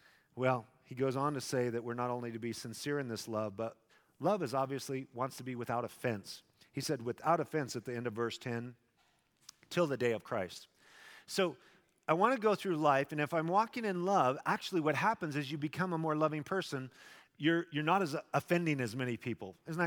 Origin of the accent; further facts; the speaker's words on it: Twin Falls, Idaho, United States; And we're cruising in Twin Falls, my hometown.